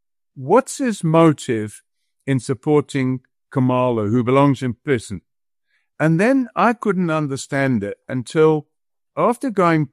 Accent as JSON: {"language": "English", "country": "South Africa", "said": "I am a South African."}